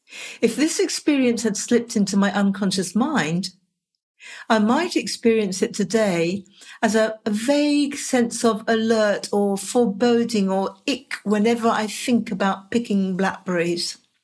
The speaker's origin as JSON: {"language": "English", "region": "England", "country": "United Kingdom", "tie": "born or raised there", "moved": "yes", "lives_now": "Tasmania, Australia", "said": "As you may know and hear in my accent, I was born and raised in England and now live in Tasmania, Australia."}